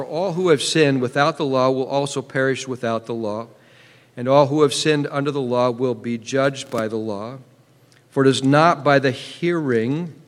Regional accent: Seattle, Washington, United States; I grew up over in Seattle, spent 13 years in the government schools over there

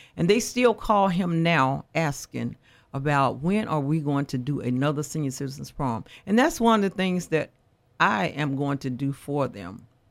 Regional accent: Montgomery, Alabama, United States; Yes. I am from Montgomery. I was born here in Montgomery. I attended public schools.

